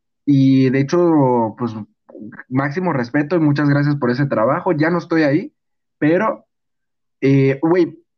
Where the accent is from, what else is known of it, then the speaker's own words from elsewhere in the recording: Mexico City, Mexico; now in Guadalajara, Mexico; yo ya he dicho que soy de Ciudad de México y me vine a vivir a Guadalajara temporalmente, era un año el plan